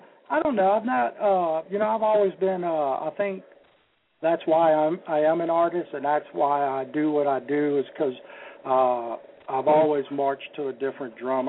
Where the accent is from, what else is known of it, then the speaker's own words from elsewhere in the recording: Lafayette, Louisiana, United States; Yeah, I was born and raised in Lafayette. I'm number 8 of 10 kids.